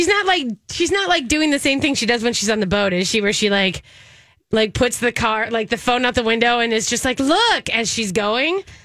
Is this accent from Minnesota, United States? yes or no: yes; Minnesota, United States; because it's just there, because I'm Minnesotan